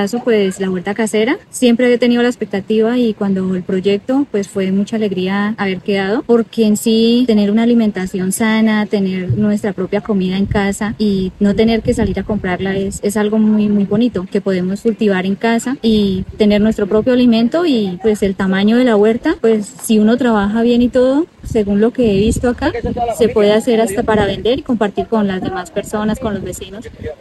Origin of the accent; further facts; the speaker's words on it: Mámbita, Cundinamarca, Colombia; soy de la Inspección de Mámbita en la zona B de Ubalá.